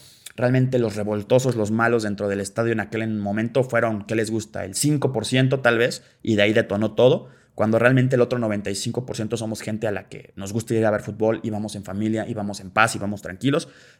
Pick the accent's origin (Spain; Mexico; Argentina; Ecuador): Mexico; tal vez uno como mexicano y malamente tal vez ya está acostumbrado